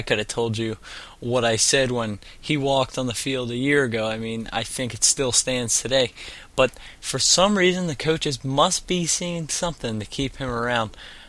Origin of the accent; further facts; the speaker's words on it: Baltimore, Maryland, United States; even though I'm from Baltimore, as most people are, I am just anti-Colts